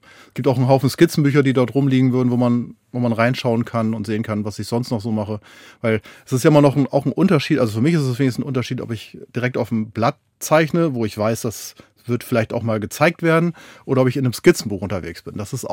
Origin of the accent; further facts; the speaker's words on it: Hameln, Lower Saxony, Germany; also da, wo ich zu Hause bin, ich komme ja aus dem Weserbergland, aus Hameln